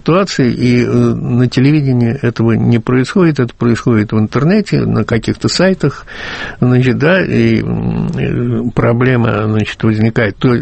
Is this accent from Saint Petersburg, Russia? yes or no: yes; Saint Petersburg, Russia; у нас на родине, в том самом городе Ленинграде